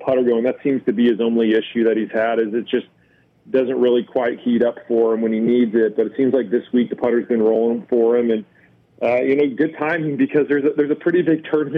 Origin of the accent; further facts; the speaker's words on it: Texas, United States; I'm from the Dallas-Fort Worth area, and he's a local guy here